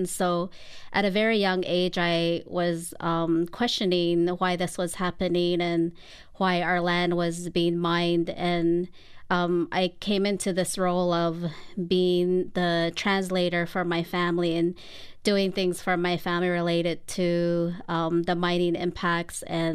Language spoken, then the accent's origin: English; Arizona, United States; Well, I grew up on the Navajo Nation without electricity or running water, and my family lived within the Peabody leasehold area